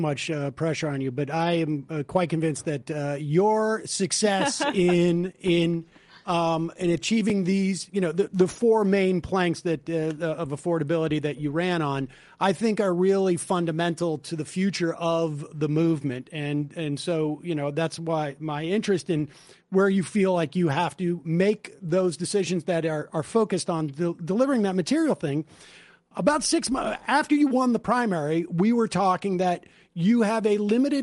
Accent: Worcester, Massachusetts, United States; with all due respect to my hometown, this isn't, you're not becoming mayor of Worcester, Massachusetts.

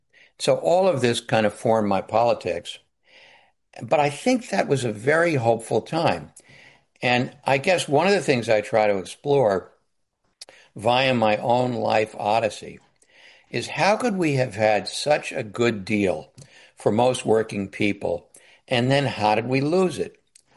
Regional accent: Bronx, New York, United States; born there; Well, I was born in the Bronx.

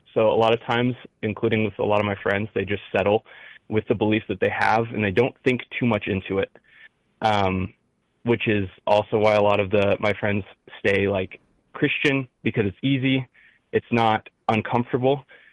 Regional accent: Midwest, United States; accent: Midwest; sorry, my Midwest accent, kicks in sometimes

